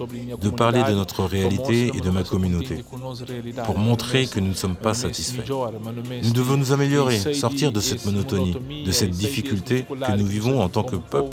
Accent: Praia, Cape Verde; Bon, je suis né, j'ai grandi à Ponta d'Agua.

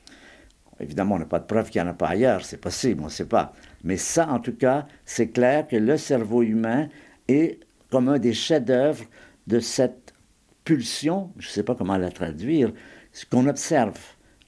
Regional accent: Quebec, Canada; quand j'étais enfant, j'étais au Québec et j'étais un bon catholique, croyant

